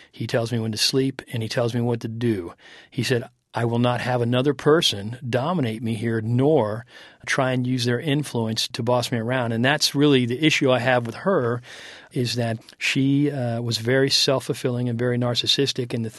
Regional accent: United States; I said, well, I'm an American.

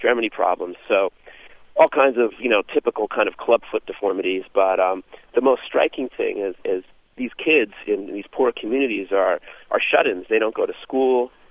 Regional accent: Palo Alto, California, United States; I'm a podiatrist from Palo Alto, California

